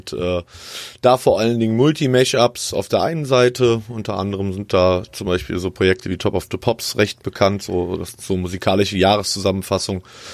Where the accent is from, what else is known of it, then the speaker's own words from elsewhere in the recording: Cologne, North Rhine-Westphalia, Germany; now in Karlsruhe, Germany; Also ich bin Kölner mit halbamerikanischen Wurzeln, also habe einen amerikanischen Pass, bin aber in Deutschland groß geworden und lebe mittlerweile in Karlsruhe.